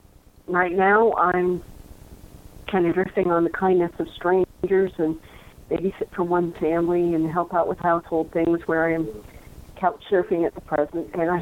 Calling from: California, United States; from California.

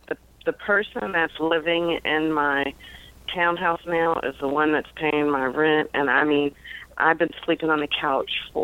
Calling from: Woodbridge, Virginia, United States; I'm calling from Woodbridge, Virginia.

